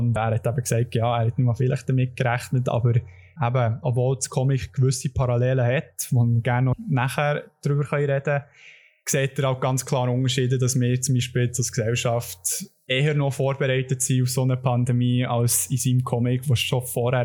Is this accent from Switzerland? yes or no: yes; Bern, Switzerland; jetzt gerade als Berner selber.